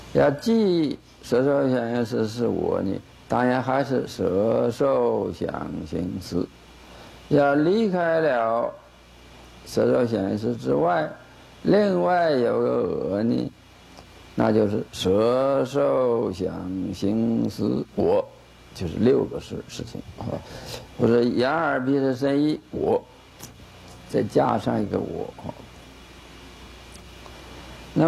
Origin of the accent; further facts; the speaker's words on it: China; 我看我们中国人可能会接受了这个思想啊。